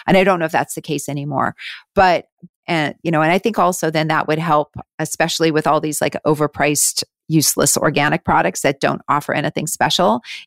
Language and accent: English; Canada; now in United States; I live down here, but I am still Canadian. So very much Canadian. And we are looking at moving back.